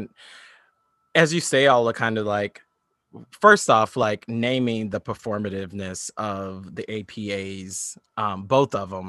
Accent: Illinois, United States; I came from Southern Illinois, like a majority of Black people I know are just family and my town is like very, very white.

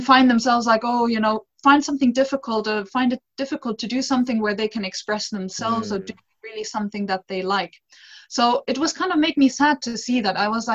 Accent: Finland; English is a second language; I come from Finland.

